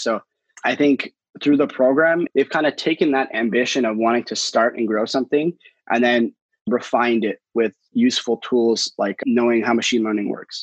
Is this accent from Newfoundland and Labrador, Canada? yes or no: no; Toronto, Ontario, Canada; moved away as an adult; I'm from Toronto, Canada, and I just moved here last week.